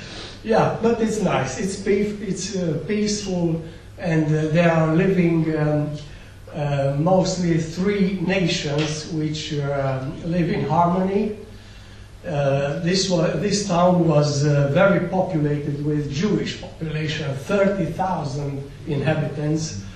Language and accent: English; Oradea, Bihor County, Romania; and also from my hometown, Oradea, where a new synagogue will come, I think, soon.